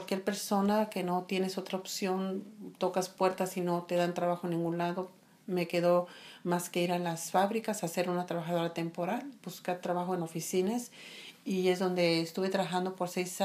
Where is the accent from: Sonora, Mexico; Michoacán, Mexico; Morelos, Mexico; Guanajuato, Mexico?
Guanajuato, Mexico; Juventino Rosas; Soy de México, de un municipio juventino, Rosas, Guanajuato, pero de un rancho llamado Tavera, que significa lugar de lumbre.